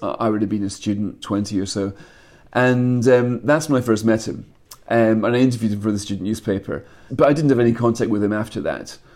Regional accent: Scotland, United Kingdom; I'm a Scotsman

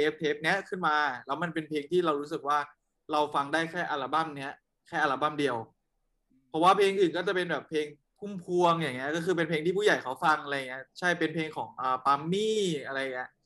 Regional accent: Hankha, Chai Nat, Thailand; also born or lived in Phitsanulok; เราเกิดที่พิษณุโลกแล้วมาโตที่ชัยนาทอำเภอหันคา

